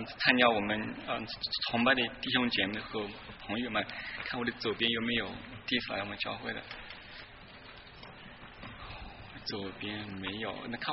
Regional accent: Singapore; 我们这边也有从新加坡来的，我也从新加坡过来。

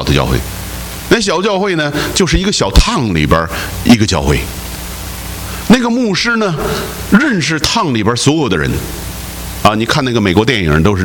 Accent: China; 我说我是中国来的。

